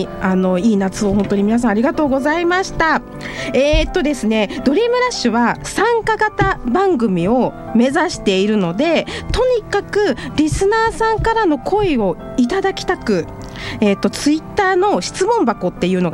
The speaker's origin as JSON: {"language": "Japanese", "region": "Mie", "country": "Japan", "said": "私三重の出身なんでね"}